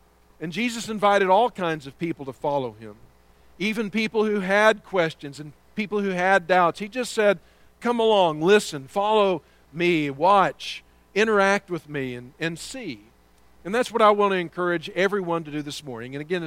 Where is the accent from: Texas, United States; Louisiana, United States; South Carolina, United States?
Texas, United States; born there; now in Kentucky, United States; I am a Texan by birth, as Jeff mentioned a moment ago. And it's always great to get back to the Lone Star State. I've been in Kentucky for about 16 and a half years.